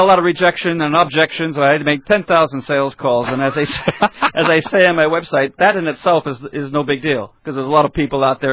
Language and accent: English; Toronto, Ontario, Canada; also born or lived in Chicago, United States; I grew up in Toronto and Chicago, actually, as well.